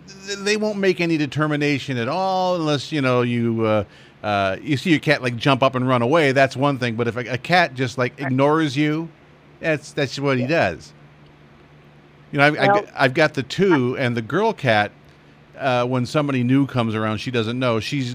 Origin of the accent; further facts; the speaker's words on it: Arkansas, United States; Anyway, hey, I'm from Arkansas, you know.